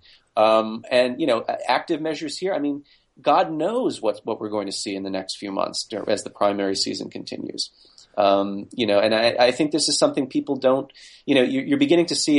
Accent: United States; I live in New York. I'm an American.

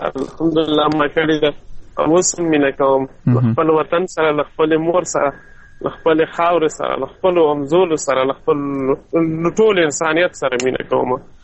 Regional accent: Mandozai, Khost, Afghanistan; now in Saudi Arabia; زه د خوست مندوزۍ ولسوالۍ یم، د خان کلي د شبوخیل اوسېدونکی یم.

